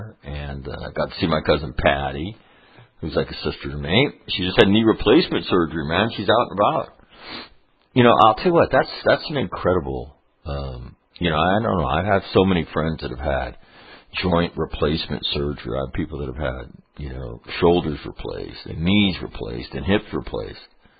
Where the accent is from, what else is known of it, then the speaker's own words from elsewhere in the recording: Sacramento, California, United States; And I want to do it in Sacramento, which is my hometown.